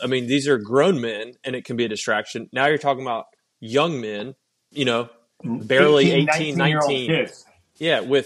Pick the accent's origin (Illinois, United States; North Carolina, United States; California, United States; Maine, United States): North Carolina, United States; Raleigh; Hey, William and I, we're from Raleigh.